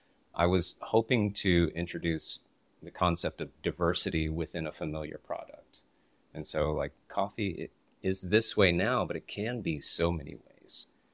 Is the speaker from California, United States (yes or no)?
no; Texas, United States; I'm from Texas, but I didn't really get my specialty coffee career started in Olympia, Washington.